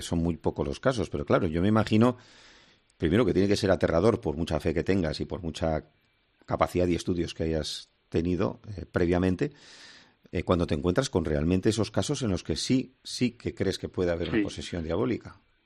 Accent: Bilbao, Basque Country, Spain; al colegio jesuitas en mi tierra, en Bilbao

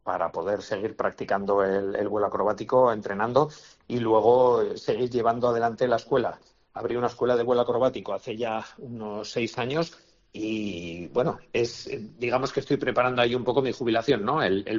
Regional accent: Sangüesa, Navarre, Spain; es mi patria chica, porque habíamos vivido, yo de niño he vivido de una manera muy intensa las fiestas y para un sangüesino

